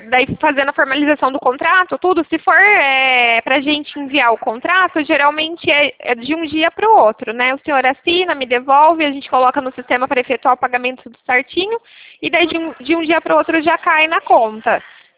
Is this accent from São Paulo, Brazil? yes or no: yes; Santa Gertrudes, São Paulo, Brazil; accent: interior of São Paulo; É, o sotaque, interior de São Paulo. Já puxa o R, né?